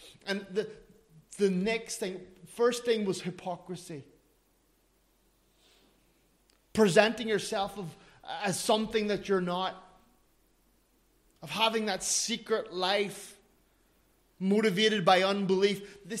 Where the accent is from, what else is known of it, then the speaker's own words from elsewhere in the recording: Ireland; now in Finland; as an Irishman